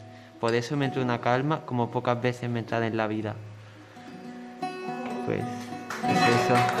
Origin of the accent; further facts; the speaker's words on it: Córdoba, Andalusia, Spain; Yo soy de Córdoba. Sí, de Córdoba capital.